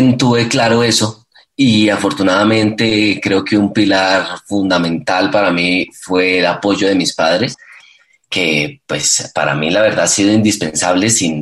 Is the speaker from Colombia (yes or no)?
yes; Buga, Valle del Cauca, Colombia; desde pequeño tuve clases de piano en Buga. Yo soy originalmente de Buga.